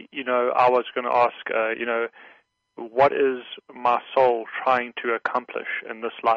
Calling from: Illinois, United States; I'm calling from Illinois.

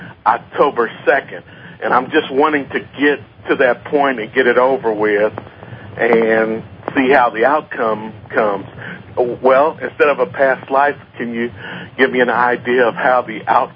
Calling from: Indianapolis, Indiana, United States; And I'm from Indianapolis, and I was calling.

